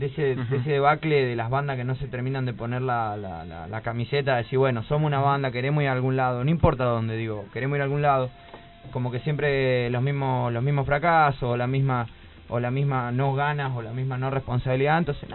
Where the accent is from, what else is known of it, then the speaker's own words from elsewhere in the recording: Hudson, Buenos Aires Province, Argentina; soy de Hudson, del partido de Berazategui.